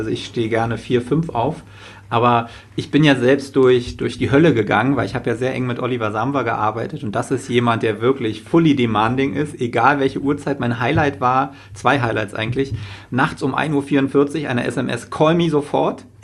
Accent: Germany; ich bin in der DDR geboren, ich bin hinter Mauern und Stacheldraht aufgewachsen, ich weiß, wie es ist, ich war 11, als die Mauer fiel

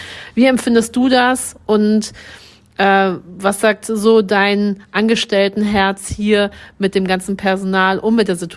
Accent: North Rhine-Westphalia, Germany; Ich komme ja aus dem Ruhrpott

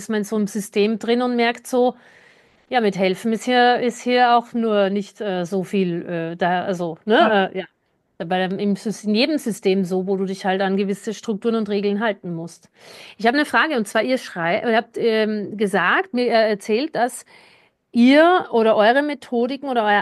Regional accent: Austria; Es ist ja, ich komme aus Österreich.

